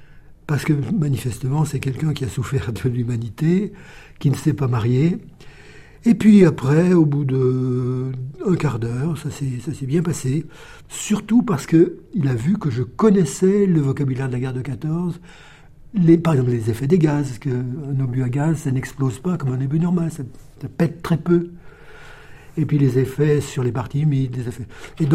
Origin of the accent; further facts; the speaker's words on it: Auvergne-Rhône-Alpes, France; je suis originaire des monts du Forêt, d'un tout petit village qui est même rameau, ce qui explique que je suis allé à l'école primaire jusqu'à 14 ans.